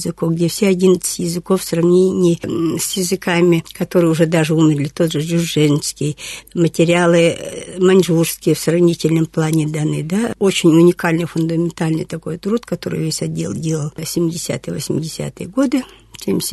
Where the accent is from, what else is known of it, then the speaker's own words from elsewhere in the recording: Amur Oblast, Russia; moved away as an adult; now in Saint Petersburg, Russia; я сама уроженка Амурской области. Я родилась в Лемешинском районе. Вот так сложилась моя жизнь. Я поехала поступать в 67-м